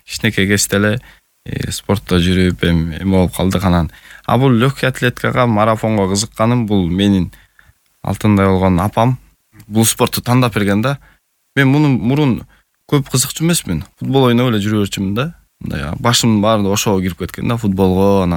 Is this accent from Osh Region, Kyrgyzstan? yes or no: no; Tosor, Issyk-Kul Region, Kyrgyzstan; А бирок негизи айылман деле бул Жетөгүз район Тосор айылында төрөлүп өскөм да.